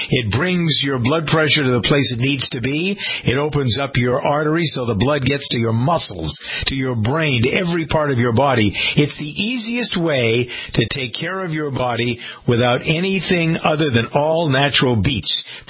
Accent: United States; the fact that I'm an American or you're an American

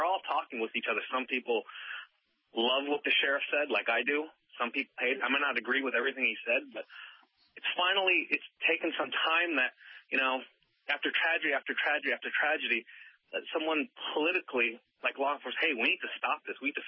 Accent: Tucson, Arizona, United States; I grew up here in Tucson. My parents live right down the street from the Safeway.

